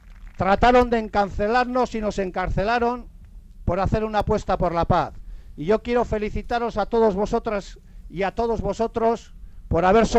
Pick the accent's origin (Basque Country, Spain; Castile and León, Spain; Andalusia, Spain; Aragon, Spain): Basque Country, Spain; Cuando nos metieron en la cárcel, nos metieron como vascos y como vascos salimos.